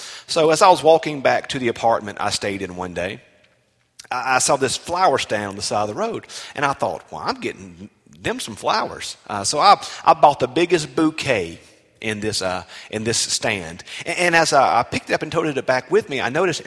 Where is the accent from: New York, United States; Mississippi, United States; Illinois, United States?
Mississippi, United States; Bogue Chitto; Now, I'm from Bogachita, Mississippi, and Lithuania is a long way from Bogachita, Mississippi.